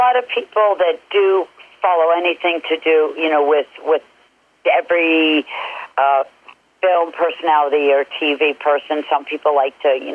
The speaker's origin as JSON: {"language": "English", "region": "East Coast", "country": "United States", "said": "I'm from the East Coast. I've been through Oklahoma, Texas, used to do a lot of charity events."}